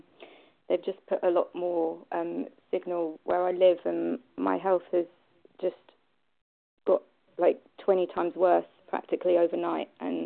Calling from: England, United Kingdom; I'm actually calling from England.

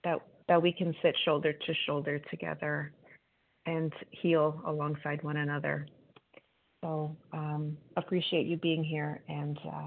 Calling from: Queens, New York, United States; I'm calling from New York in Queens.

